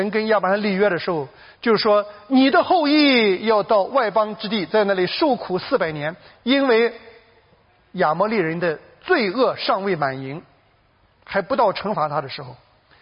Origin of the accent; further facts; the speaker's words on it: Xintai, Shandong, China; 我小的时候在山东省的新泰县啊